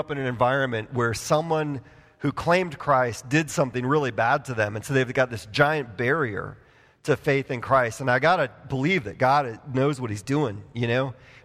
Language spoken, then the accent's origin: English; Wisconsin, United States; born there; I was born in Wisconsin. I was a couple hundred miles from being Canadian.